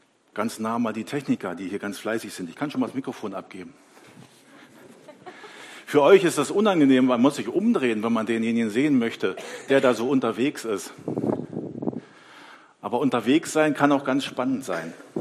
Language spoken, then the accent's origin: German; Germany; ich bin ja in der DDR groß geworden